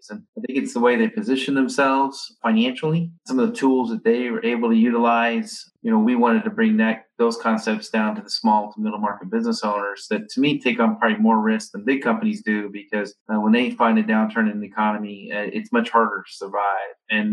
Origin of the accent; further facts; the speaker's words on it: Idaho, United States; Yeah, so I'm from Idaho. Actually, my company's headquartered in Boise, Idaho. So I'm a farm kid. I grew up in a rural community and did some things there and there.